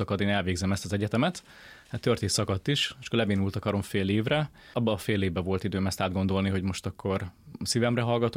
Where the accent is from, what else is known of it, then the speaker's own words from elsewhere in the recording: Nagykálló, Szabolcs-Szatmár-Bereg, Hungary; Nagykállóban, ahonnan származom